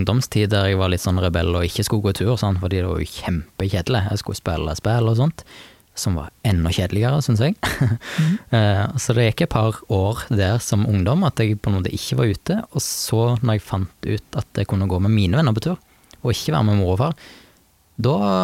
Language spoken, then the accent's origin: Norwegian; Rogaland, Norway; Så jeg tok kontakt med et forlag som var lokalt hjemme på Jæren